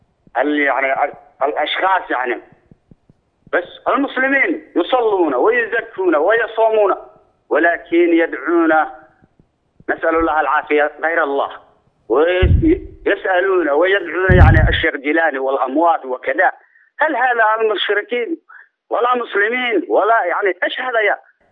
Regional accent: Somalia; عندنا في الصومال، يعني أنا صومالي،

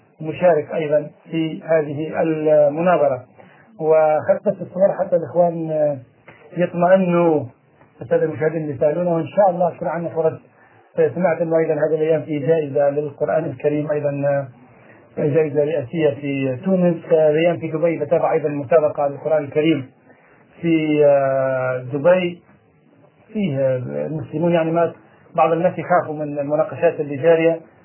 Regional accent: Morocco; عندنا في ورش المغرب الأقصى

